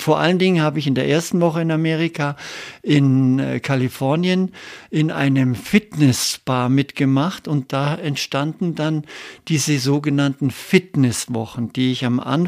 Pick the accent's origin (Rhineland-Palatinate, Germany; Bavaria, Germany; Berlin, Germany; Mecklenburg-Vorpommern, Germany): Bavaria, Germany; Füssen; born there; Ich bin geboren in Füssen.